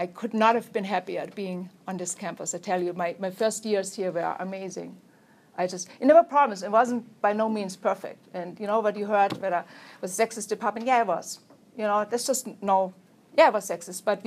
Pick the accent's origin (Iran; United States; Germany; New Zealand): Germany; English is a second language; And I was probably, my accent kind of stuck out because it was, you know, there are not many Germans there.